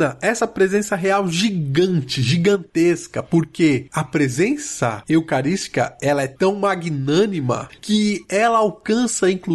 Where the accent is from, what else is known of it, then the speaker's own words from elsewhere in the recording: Barbacena, Minas Gerais, Brazil; Quando eu era criança jovem lá em Barbacena e entrei no seminário da Nova Cachoeirinha